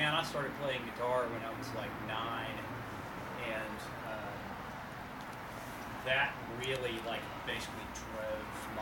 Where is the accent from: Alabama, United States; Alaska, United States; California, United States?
Alabama, United States; I'm from the suburbs of Birmingham, Alabama, outside of Birmingham, in like the Shelby County kind of area